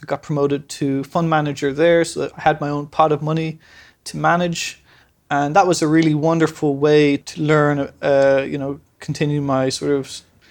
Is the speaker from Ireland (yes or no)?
yes; Dublin, Leinster, Ireland; moved away as an adult; also born or lived in England; Then I moved to England because I'm originally from Dublin. And I was in England for 7 years.